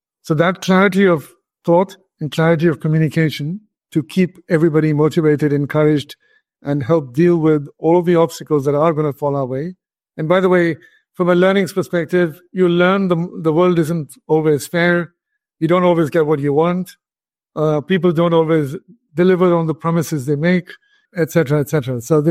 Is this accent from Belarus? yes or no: no; India; now in United States; I'm an engineer by background, ended up in the US. I'm originally from India